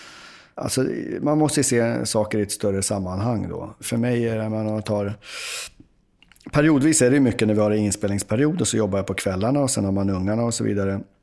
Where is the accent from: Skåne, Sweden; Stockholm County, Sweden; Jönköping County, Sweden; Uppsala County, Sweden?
Uppsala County, Sweden; Uppsala; Jag är ju från Uppsala, så då blev det naturligt att hålla på Sirius också.